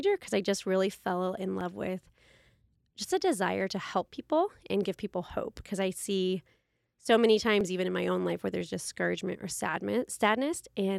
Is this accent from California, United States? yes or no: yes; California, United States; also born or lived in Fairbanks, Alaska; And I was from Southern California, so very different places, and ended up dating.